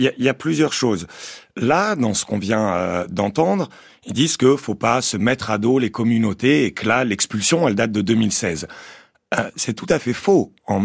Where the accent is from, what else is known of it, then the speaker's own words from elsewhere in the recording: Occitanie, France; je viens des Cévennes et que du coup, j'ai grandi en randonnant dans le parc national des Cévennes.